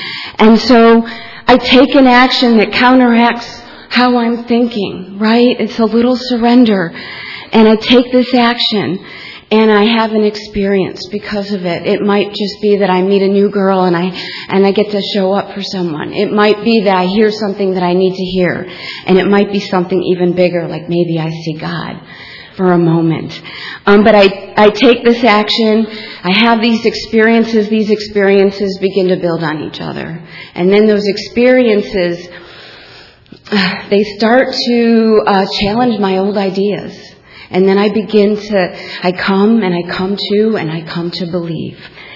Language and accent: English; Akron, Ohio, United States; You know, I'm from Akron, Ohio, in Dr. Bob's house.